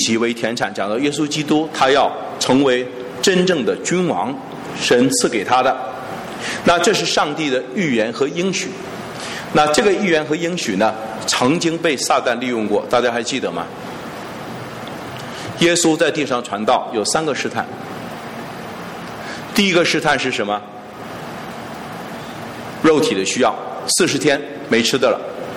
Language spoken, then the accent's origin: Chinese; China; 这个有实现，我们今天中国人就是见证者之一，是吧？